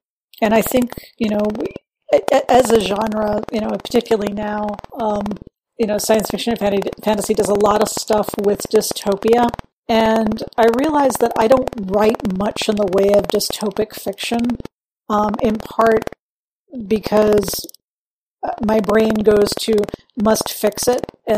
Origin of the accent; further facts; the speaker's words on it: New York City, New York, United States; because I'm from New York City originally, and we used to go to Shakespeare in the Park when I was a kid.